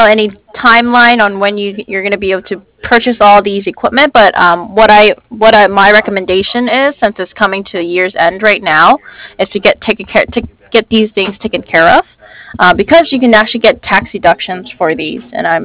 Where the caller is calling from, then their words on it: San Diego, California, United States; I'm in San Diego, California.